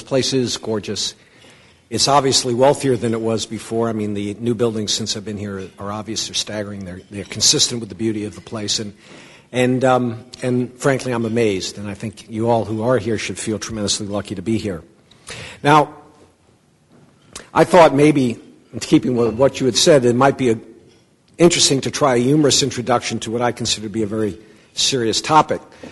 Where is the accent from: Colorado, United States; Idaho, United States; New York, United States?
New York, United States; Queens; born there; 41 years ago, I was born in Queens, New York, and I was going to public high school.